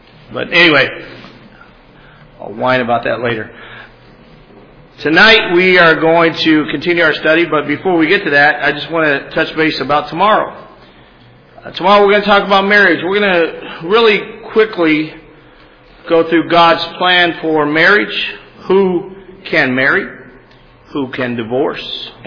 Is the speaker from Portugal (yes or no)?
yes; Madeira, Portugal; going back to our home where we grew up in Madeira next week.